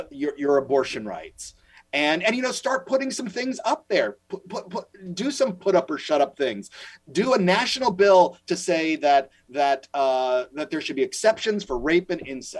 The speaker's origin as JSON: {"language": "English", "region": "Louisiana", "country": "United States", "tie": "born or raised there", "said": "my home state's Louisiana, and Louisiana was immediate."}